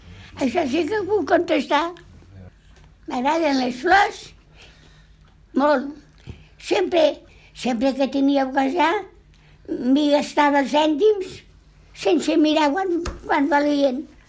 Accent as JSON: {"language": "Catalan", "town": "Siurana", "region": "Catalonia", "country": "Spain", "tie": "born there", "said": "A Siurana."}